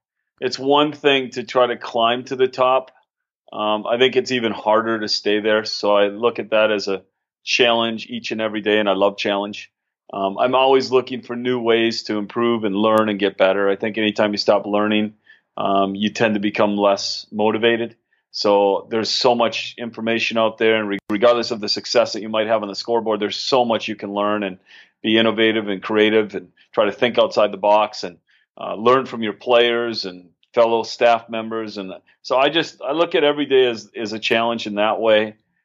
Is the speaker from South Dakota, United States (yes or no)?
no; St. Cloud, Minnesota, United States; I grew up in Minnesota. I am originally from St. Cloud, Minnesota. Was always a Gopher fan growing up, and I love the state.